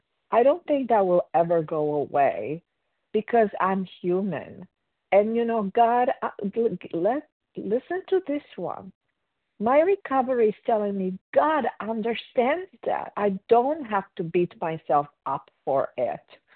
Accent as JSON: {"language": "English", "country": "Romania", "moved": "yes", "lives_now": "United States", "said": "I'm originally from Romania"}